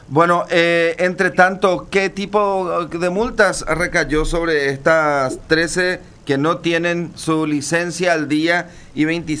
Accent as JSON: {"language": "Spanish", "country": "Paraguay", "said": "somos los paraguayos"}